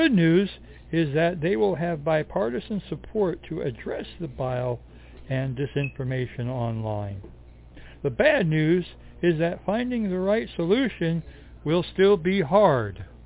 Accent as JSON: {"language": "English", "region": "Pennsylvania", "country": "United States", "lives_now": "Allentown, United States", "said": "I come from the Slate Belt area, northeast Northampton County, and I've lived in Allentown for a long time as well."}